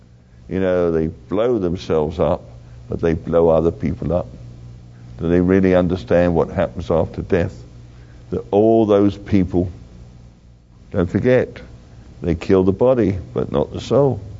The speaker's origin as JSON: {"language": "English", "region": "London", "country": "United Kingdom", "said": "You know, being a Londoner and seeing London, you know, attacked by the terrorists"}